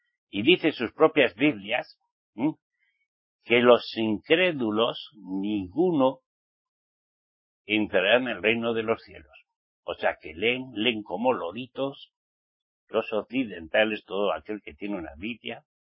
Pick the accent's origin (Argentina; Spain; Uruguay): Spain; Pamplona, Navarre; En mi tierra, Pamplona, la Dolorosa.